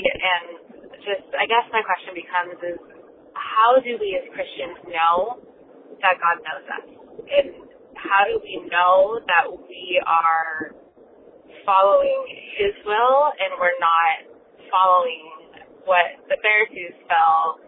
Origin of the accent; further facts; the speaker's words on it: San Diego, California, United States; I'm from San Diego.